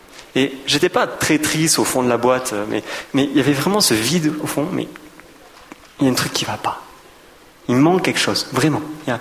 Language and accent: French; France; now in Switzerland; j'ai 21 ans. Je suis désolé, mais je suis français. Mais je suis très heureux d'habiter en Suisse.